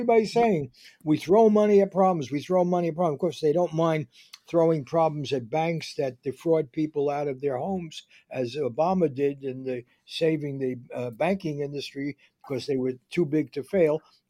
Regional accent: Bronx, New York, United States; born there; And my father lost his job the day I was born in Bronx Hospital

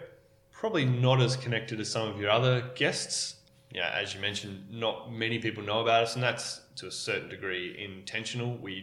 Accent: Canberra, Australian Capital Territory, Australia; now in Newcastle, Australia; I'm from Canberra, from Canberra originally. So we moved up to Port Stephens, with Bohemia, moved to Newcastle

